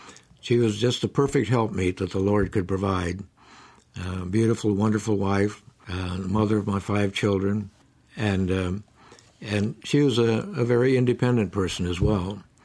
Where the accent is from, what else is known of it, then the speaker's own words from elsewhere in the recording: Iowa, United States; I was raised in Iowa and there and everywhere I went, people had a great respect for pastors.